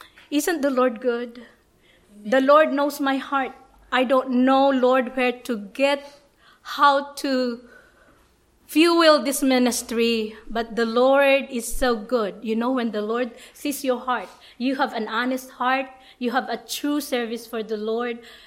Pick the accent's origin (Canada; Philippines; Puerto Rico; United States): Philippines; English is a second language; I came from Philippines.